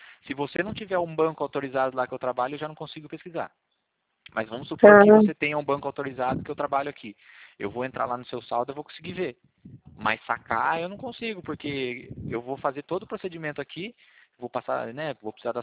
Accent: Bragança Paulista, São Paulo, Brazil; Não, eu sou de Bragança Paulista.

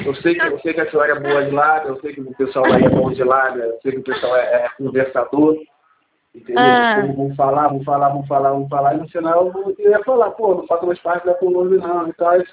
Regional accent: Rio de Janeiro, Brazil; Eu sou do Rio de Janeiro

